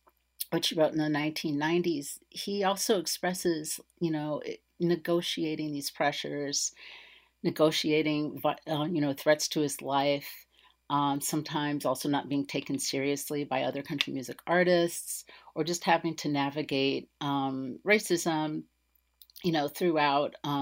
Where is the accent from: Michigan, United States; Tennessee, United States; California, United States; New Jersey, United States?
Tennessee, United States; Nashville; my own memories of growing up in Nashville